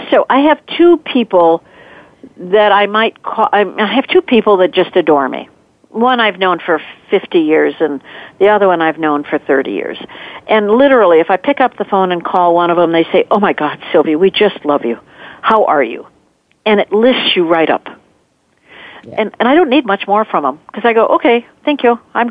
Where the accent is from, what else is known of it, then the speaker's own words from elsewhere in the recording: Minnesota, United States; I'm originally from Minnesota. I took voice lessons to get rid of that nasal tone.